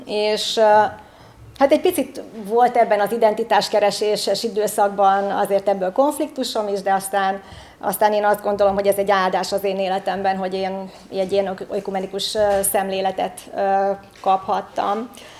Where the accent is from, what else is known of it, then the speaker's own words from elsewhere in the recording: Pécs, Baranya, Hungary; born there; Pécset születtem, és azért lettem evangélikus, mert az apai nagyapám evangélikus lelkész volt